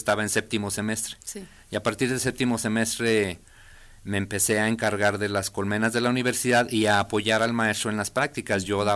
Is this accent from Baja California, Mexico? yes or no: no; Aguascalientes, Mexico; born there; soy nacido aquí en Aguascalientes, aunque mis abuelos paternos son de San Miguel del Alto, Jalisco.